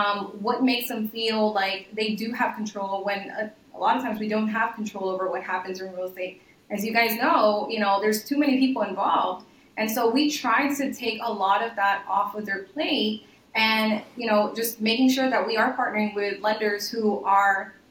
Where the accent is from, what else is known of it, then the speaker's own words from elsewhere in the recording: Miami, Florida, United States; now in Louisiana, United States; I grew up in Miami, and through I was married to someone in the military, ended up here